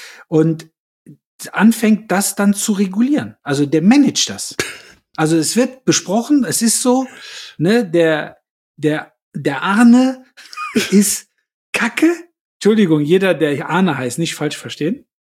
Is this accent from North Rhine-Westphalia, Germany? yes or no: yes; Cologne, North Rhine-Westphalia, Germany; als gebürtiger Kölner